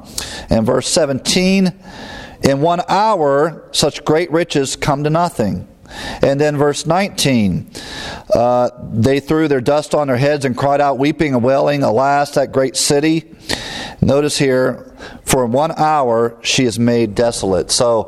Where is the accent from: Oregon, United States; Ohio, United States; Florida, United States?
Ohio, United States; growing up in Ohio, Michigan was our neighbor. I've never been to Michigan.